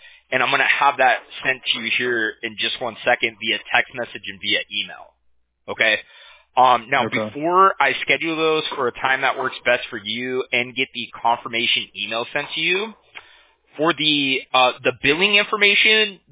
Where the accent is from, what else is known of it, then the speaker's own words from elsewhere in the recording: Orange County, California, United States; I'm from Orange County, you know, so I want to make sure I had it right.